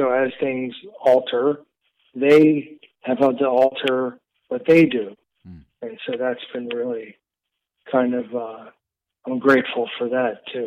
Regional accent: Philadelphia, Pennsylvania, United States; I mean, I'm 53 years old. I'm from the Philadelphia area.

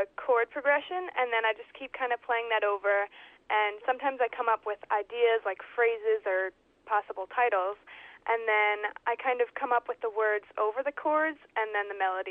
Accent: Pleasantville, United States; I am from Pleasantville, yes.

